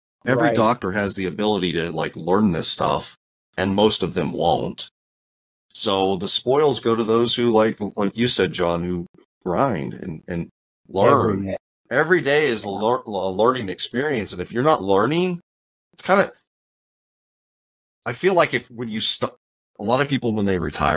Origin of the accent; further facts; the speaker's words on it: California, United States; I grew up in California, never surfed, but I know the analogy, right?